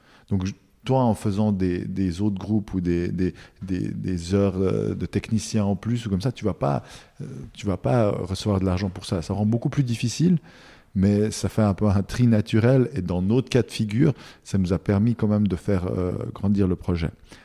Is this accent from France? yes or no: no; Fribourg, Switzerland; C'est important pour nous de jouer ici parce que c'est pas loin de chez nous. En fait, on vient de Fribourg en Suisse.